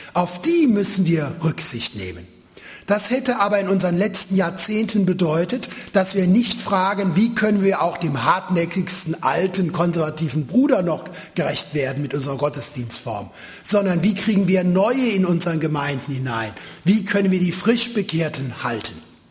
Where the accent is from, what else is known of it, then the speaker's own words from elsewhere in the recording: Baden-Württemberg, Germany; ich bin Schwabe, dann trinke ich eben einen Wein und ein Viertel